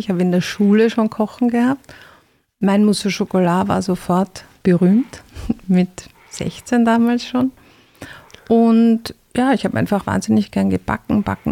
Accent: Vienna, Austria; Ich bin eben aus Wien, ich bin 56 Jahre alt, habe sehr früh Kinder bekommen, 3, und habe jetzt eine Enkeltochter und einen Enkel am Weg und habe 3-mal im Ausland gelebt

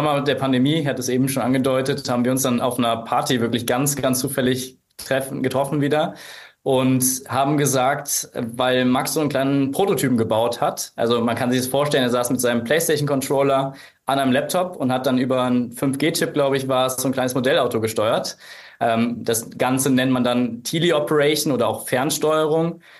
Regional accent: Aachen, North Rhine-Westphalia, Germany; born there; gebürtig aus Aachen, habe tatsächlich überhaupt gar keinen Hintergrund in der Bauindustrie, abgesehen von der Tatsache, dass mein Opa gelernter Maurer war. Und bin eher unternehmerisch veranlagt und in einer Unternehmerfamilie aufgewachsen.

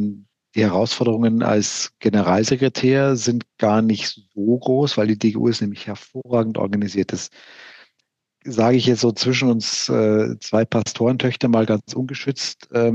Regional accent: Hamburg, Germany; wie ich als Hamburger dich hier einsortieren würde

